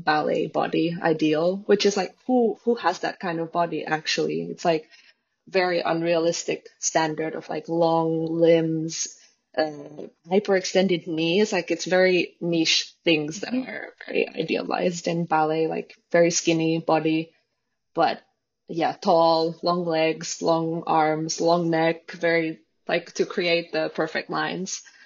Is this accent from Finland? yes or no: yes; Finland; English is a second language; now in Lithuania; I'm from Finland originally, but I'm a ballet dancer. So right now I've been working in Lithuania in a ballet company for 6 years.